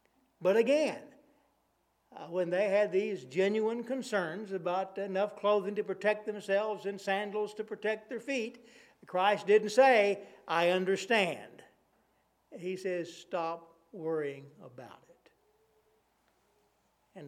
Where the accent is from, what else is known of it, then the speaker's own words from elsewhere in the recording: Amarillo, Texas, United States; I came from Amarillo